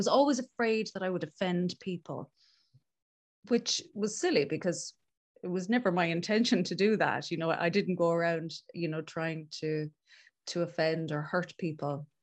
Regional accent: Galway, Connacht, Ireland; I'm from Galway in the west of Ireland. I am a single mom of two teenagers

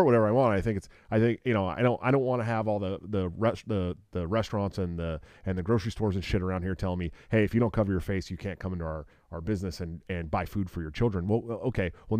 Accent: California, United States; moved away as an adult; now in Iowa, United States; And I left California 5 minutes before they instituted a 24-hour lockdown in March of last year. I moved to Iowa, and Iowa's been great.

